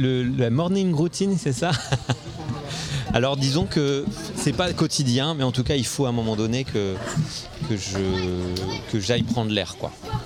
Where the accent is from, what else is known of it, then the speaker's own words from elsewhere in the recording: Paris, Île-de-France, France; En tant que parisien, je n'ai jamais senti de racines. C'est difficile de s'enraciner dans une ville aussi cosmopolite et qui n'a pas de visage